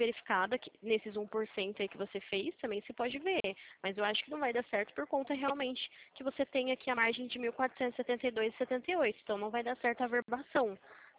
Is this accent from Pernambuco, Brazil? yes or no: no; Limeira, São Paulo, Brazil; Eu sou de Limeira, São Paulo.